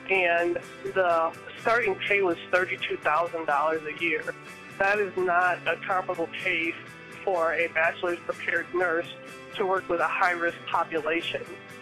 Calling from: Savannah, Georgia, United States; I'm calling from the Savannah area.

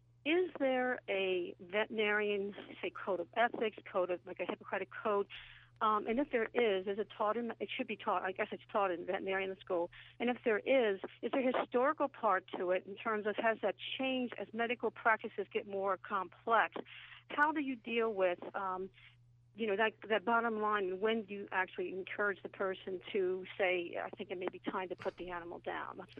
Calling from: Napanoch, New York, United States

